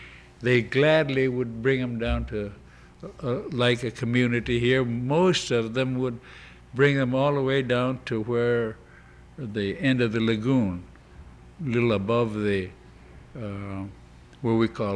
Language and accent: English; Barrow, Alaska, United States; born there; also born or lived in Arctic; I was born in Barrow, and I've lived most of my life in the Arctic.